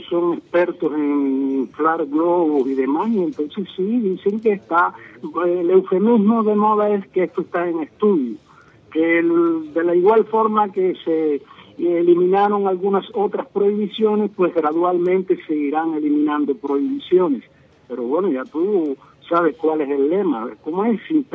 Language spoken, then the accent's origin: Spanish; Cuba; yo como ciudadano cubano